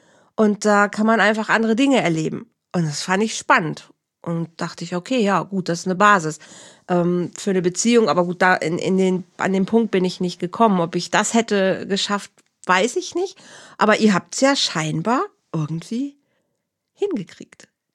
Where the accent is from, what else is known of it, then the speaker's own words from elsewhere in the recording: North Rhine-Westphalia, Germany; Leute aus meiner Heimat werden das kennen. Das ist in der Nähe von Bielefeld und Herford.